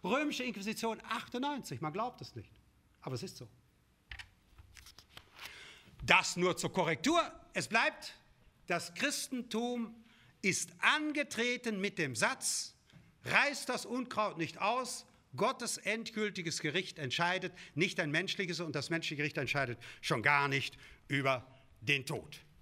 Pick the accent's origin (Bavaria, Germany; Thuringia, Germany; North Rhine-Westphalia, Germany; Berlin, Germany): North Rhine-Westphalia, Germany; Kleve; ich komme ja vom Niederrhein, aus Kleve